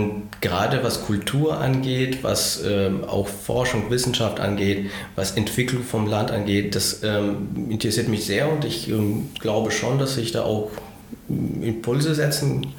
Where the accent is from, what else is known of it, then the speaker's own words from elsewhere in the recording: Cologne, North Rhine-Westphalia, Germany; now in Kassel, Germany; Das ist ich bin eigentlich durch und durch ein Stadtkind. Ich bin in Köln aufgewachsen